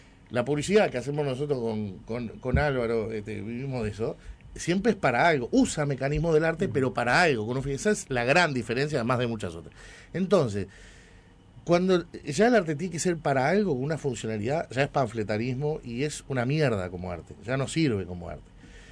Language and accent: Spanish; Uruguay; Soy uruguayo.